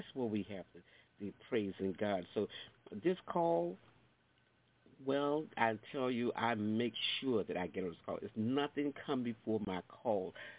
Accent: the South, United States; now in New York, United States; I was born and raised in the South, so we all had to go to church.

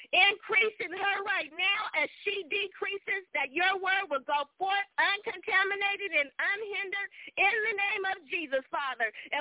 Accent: Inglewood, California, United States; from Inglewood, California.

